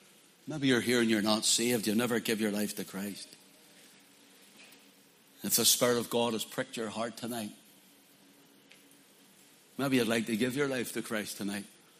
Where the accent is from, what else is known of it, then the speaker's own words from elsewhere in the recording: Belfast, Northern Ireland, United Kingdom; I had an old life growing up in Belfast.